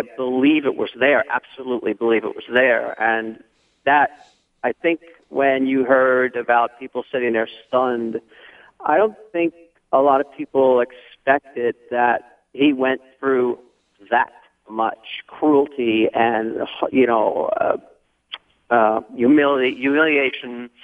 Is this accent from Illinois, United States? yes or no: no; Santa Cruz, California, United States; I'm usually from Santa Cruz, but I just say where I am at the time I'm calling.